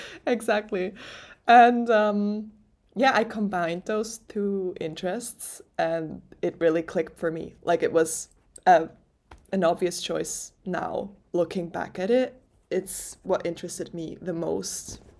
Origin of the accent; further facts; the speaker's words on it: Zurich, Switzerland; first language German; English is a second language; I am from Zurich in Switzerland. I usually speak German, so bear with me with my English.